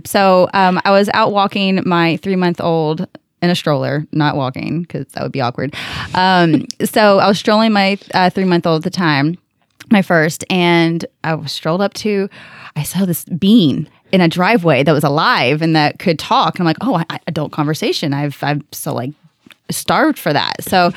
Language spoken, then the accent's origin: English; Louisville, Kentucky, United States; We are coming from Louisville, Kentucky.